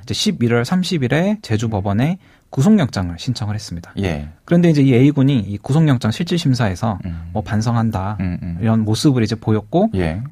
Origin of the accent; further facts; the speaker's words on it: Jeju, South Korea; 어린 시절을 제주에서 보냈고 또 지금도 또 가족들이 제주에 살고 있기 때문에